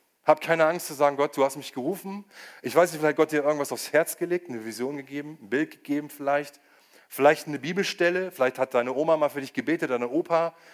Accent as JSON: {"language": "German", "region": "Lower Saxony", "country": "Germany", "said": "ich komme aus Niedersachsen"}